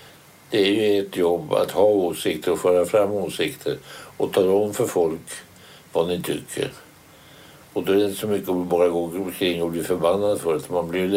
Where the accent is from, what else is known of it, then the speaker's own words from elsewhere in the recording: Sweden; Ja, jag är glad för Sveriges del att vi har en sån spelare.